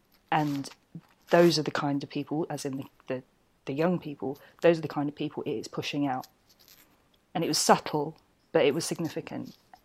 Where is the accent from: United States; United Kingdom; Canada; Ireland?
United Kingdom; Hackney, London; growing up in Hackney and seeing it completely change from one year to the next